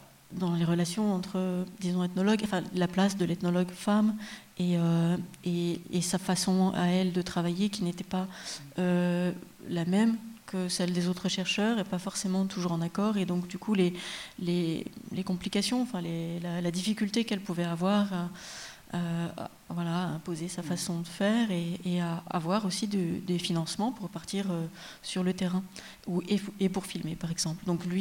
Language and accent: French; France; parce que je suis française, et que je suis une femme, et surtout parce que je suis française.